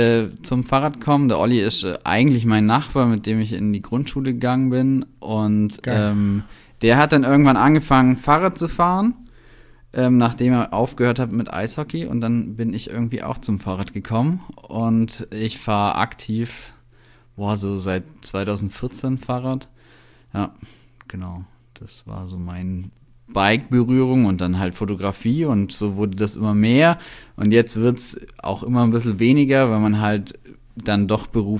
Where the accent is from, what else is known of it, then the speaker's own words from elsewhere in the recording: Kempten, Bavaria, Germany; moved away; also born or lived in Berlin; bin 33 Jahre alt, komme aus Kempten im Allgäu, also eigentlich aus Weidnau.